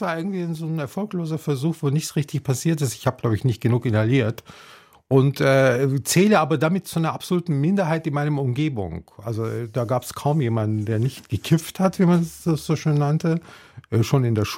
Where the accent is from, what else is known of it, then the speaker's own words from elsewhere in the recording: Munich, Bavaria, Germany; Ich komme aus München.